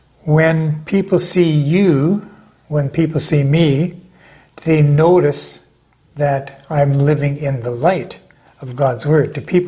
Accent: South East England, United Kingdom; I grew up in Surrey, and as a young teenager, my brother and friends of ours from the neighborhood would do some crazy things

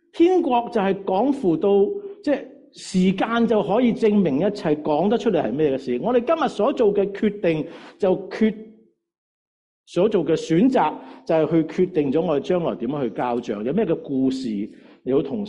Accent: Saskatchewan, Canada; also born or lived in Alberta; 我在沙省長大，我在亞省住了26年、27年，所以我見冰見雪見很多

